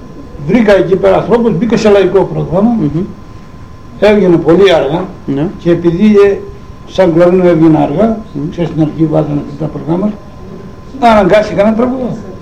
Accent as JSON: {"language": "Greek", "region": "Eastern Macedonia and Thrace", "country": "Greece", "said": "Εγώ πήγα στην Καστοριά, έπαιξα και με καταλάβανε ότι είμαι θρακιώτης και έπαιζα θρακιώτικο."}